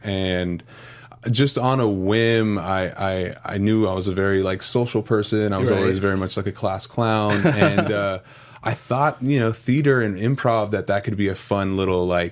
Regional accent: Alameda, California, United States; Shout out to the Bay, 510. I was raised in a small little town called Alameda, which is just adjacent to Oakland.

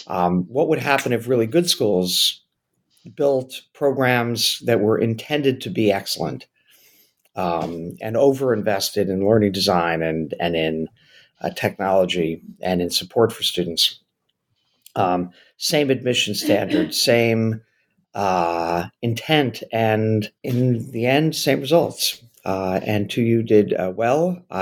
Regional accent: New York City, New York, United States; I grew up in New York City and went to a small private high school, Birchwathen

